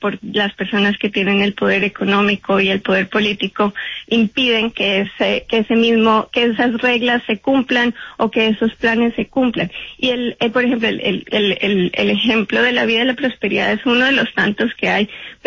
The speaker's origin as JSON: {"language": "Spanish", "region": "Bogotá", "country": "Colombia", "tie": "born or raised there", "said": "yo crecí en Bogotá, yo soy de una familia clase media, estudié en los Andes porque mi papá trabajó en Ecopetrol y Ecopetrol nos becó"}